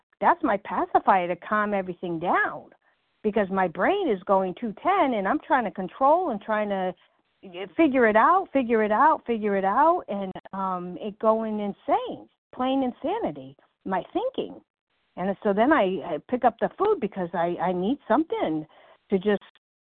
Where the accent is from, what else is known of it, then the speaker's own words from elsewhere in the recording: North Carolina, United States; I'm from North Carolina.